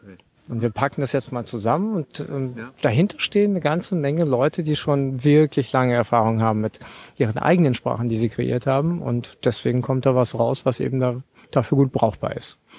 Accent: Berlin, Germany; ich bin Berliner

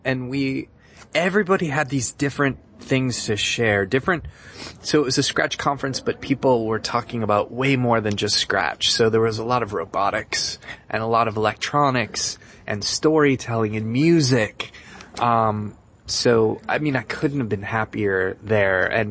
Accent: United States; now in Boston, United States; I am visiting from the United States. I live in Boston

